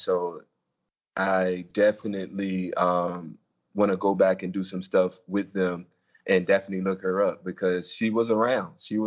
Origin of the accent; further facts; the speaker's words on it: United States; You know, as an American, we have sort of an advantage when it comes